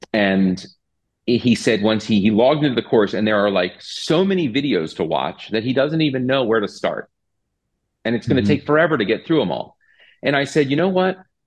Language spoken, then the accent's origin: English; Maryland, United States; I'm from Maryland, so we're known for crab cakes, like a delicious Maryland food